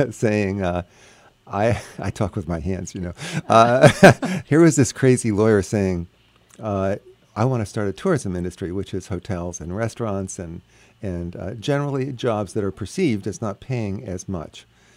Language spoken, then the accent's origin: English; Bethlehem, Pennsylvania, United States; as a young kid growing up in Bethlehem, out in Bayard Park, where, you know, mm-hmm. my parents were not very prosperous, we went to the Jersey Shore and to the Poconos if we got a vacation.